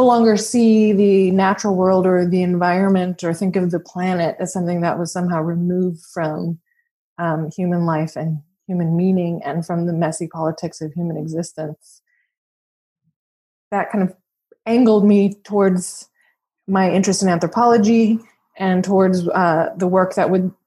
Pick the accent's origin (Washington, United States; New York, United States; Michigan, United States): Washington, United States; I'm an American. I grew up in Washington State. I am a person of a mixed race background